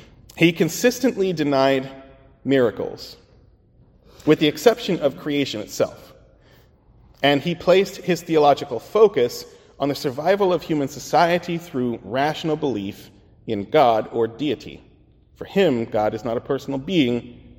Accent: United States; accent: American; I'm American, so I'll call it Schleiermacher. He may be something else, but I apologize for my American accent.

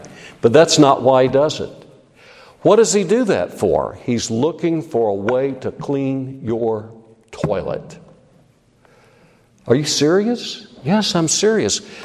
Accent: South Carolina, United States; I'm a white boy, born and raised in South Carolina, okay, and I'm driving a Honda.

